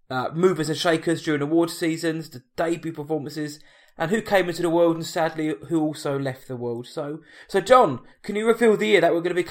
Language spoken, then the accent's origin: English; England, United Kingdom; I'm an English man, and any kind of contact with the sun, we all turn into literal lobsters.